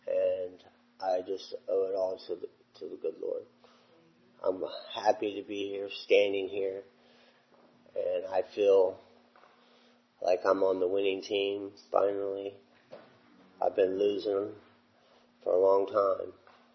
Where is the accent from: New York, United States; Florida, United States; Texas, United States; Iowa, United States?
Florida, United States; Cape Canaveral; I live in Florida, and I'm from Cape Canaveral.